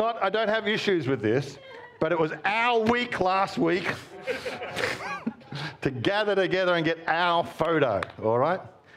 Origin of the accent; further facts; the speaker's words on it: Mildura, Victoria, Australia; born there; I was born in Mildura, you know, so 40 degrees days, day after day.